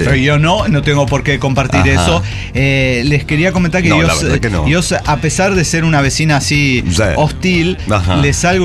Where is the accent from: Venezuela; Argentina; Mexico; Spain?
Mexico; Iztapalapa, Mexico City; Yo soy de Iztapalapa.